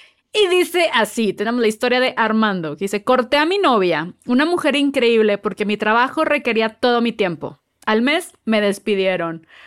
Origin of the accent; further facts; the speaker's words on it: Mexico; lo bueno es que soy mexicana